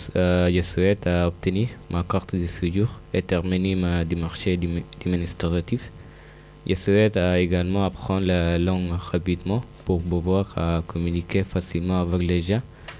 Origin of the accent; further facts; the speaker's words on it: Sudan; French is a second language; now in Marseille, France; je viens du Soudan. Et, je suis arrivé en France depuis 8 mois.